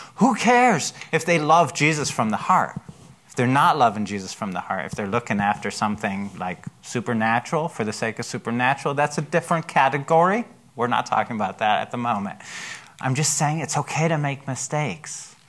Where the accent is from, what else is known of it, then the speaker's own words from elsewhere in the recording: Germany; my church that I grew up with in Germany